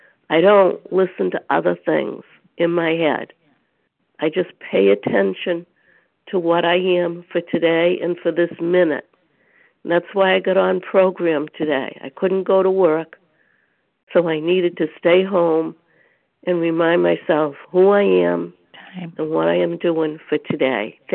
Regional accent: Boston, Massachusetts, United States; I am from the South Shore area of Boston, Massachusetts.

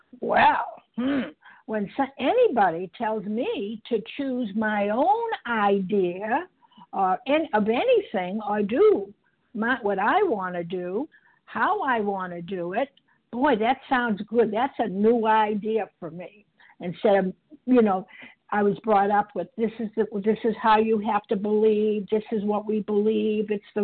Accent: Massachusetts, United States

